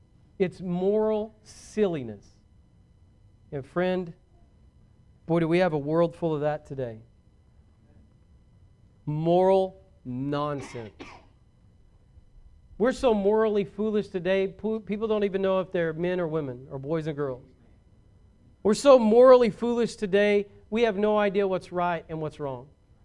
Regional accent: Braggs, Oklahoma, United States; because I'm from Braggs. And I can promise you there's never been anyone even close to Michael Jordan at Braggs.

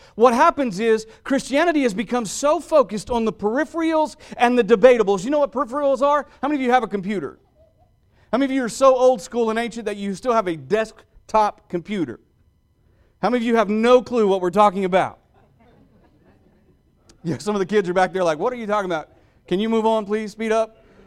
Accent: Oklahoma City, Oklahoma, United States; but I grew up in Oklahoma City. By the way, we just moved back to Oklahoma City a couple of months ago

